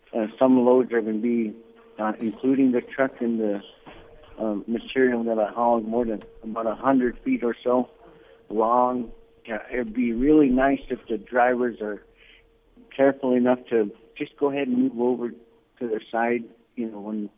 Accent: Bethel, Alaska, United States; the new officers who are coming on here in Bethel. My hometown, this is my hometown.

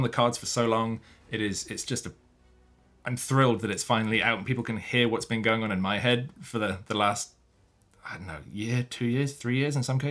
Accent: United Kingdom; It's one of those words I find hard to say as a Brit.

